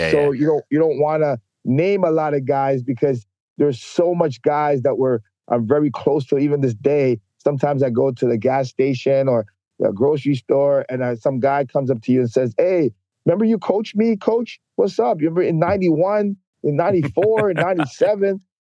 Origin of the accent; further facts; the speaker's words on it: Toronto, Ontario, Canada; So I grew up in Jane and Finch.